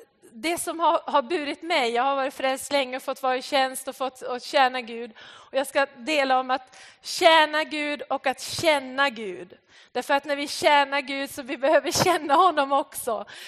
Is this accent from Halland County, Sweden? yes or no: no; Norrbotten County, Sweden; Jag har blivit frälst genom ett barnarbete i en liten by uppe i Norrbotten. Så jag är också från norra Sverige